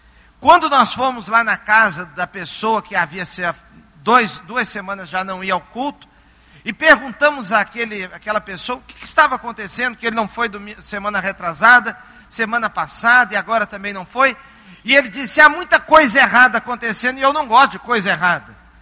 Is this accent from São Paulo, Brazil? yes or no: yes; Mogi Mirim, São Paulo, Brazil; num ponto de pregação que existia lá na minha cidade, em Moimirim. E eu era jovenzinho, adolescente para jovem.